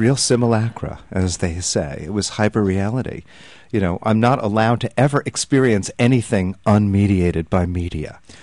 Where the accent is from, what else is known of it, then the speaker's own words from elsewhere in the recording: New York City, New York, United States; You know, I grew up in New York. It's the sound of New York.